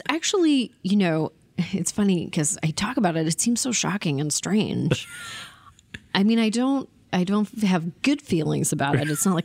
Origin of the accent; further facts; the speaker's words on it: Toronto, Ontario, Canada; I was born in Toronto, in the province of Ontario, in Canada.